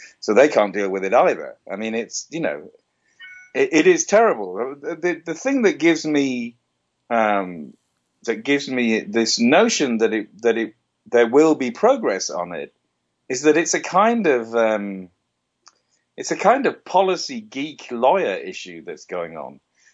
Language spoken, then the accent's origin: English; United Kingdom; as a Brit